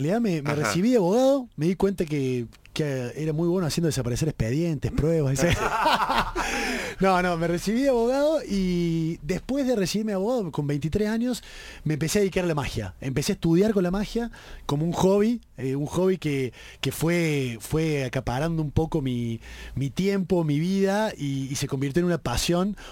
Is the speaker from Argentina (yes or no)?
yes; Córdoba, Argentina; yo soy de Córdoba, a ver qué puedo lograr que llame la atención